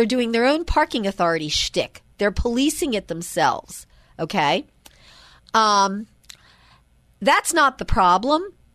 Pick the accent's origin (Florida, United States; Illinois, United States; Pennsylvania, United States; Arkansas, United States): Pennsylvania, United States; Philadelphia; also born or lived in Baltimore / Delaware County; You know, I'm a lifelong Philadelphian. I was born in Baltimore, as you all know. Spent 3 months there, and then my family took me back to Philadelphia, where they were from originally.